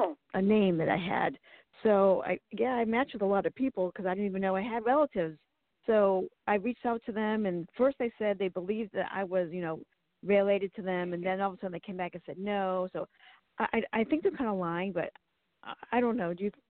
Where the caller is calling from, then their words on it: Virginia, United States; Virginia.